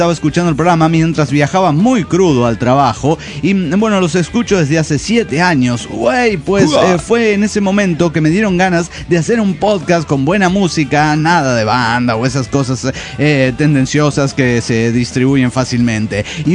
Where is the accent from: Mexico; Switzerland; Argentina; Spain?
Mexico; Chiapas; de Two Louters, Chiapas, México.